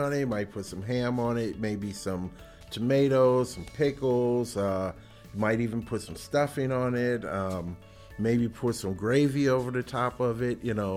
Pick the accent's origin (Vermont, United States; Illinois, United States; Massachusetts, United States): Illinois, United States; Chicago; As I said, I am from Chicago, so we shred our corned beef.